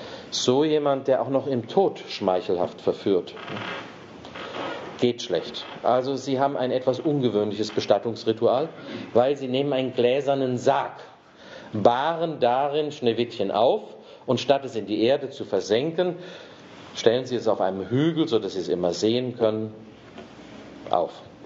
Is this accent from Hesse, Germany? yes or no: yes; Hesse, Germany; now in Bavaria, Germany; Ich komme aus Hessen, da sagt man dappig, versteht man das hier in Bayern auch?